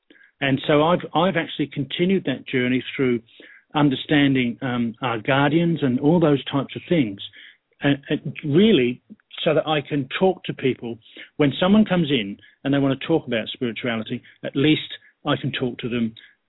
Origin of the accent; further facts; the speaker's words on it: Ireland; So being an Irishman, I stopped and went, what the?